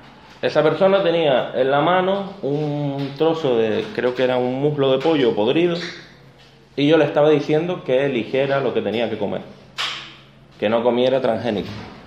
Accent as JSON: {"language": "Spanish", "region": "Canary Islands", "country": "Spain", "accent": "Canarian", "said": "Si el acento mío se les atraganta un poco, porque tengo un acento canario cerrado, pues me preguntan también sin problema."}